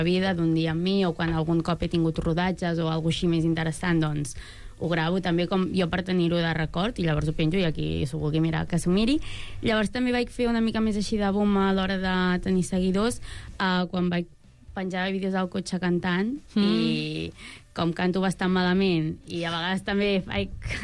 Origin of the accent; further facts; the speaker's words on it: Manresa, Catalonia, Spain; Soc de Manresa i jo ho dic així.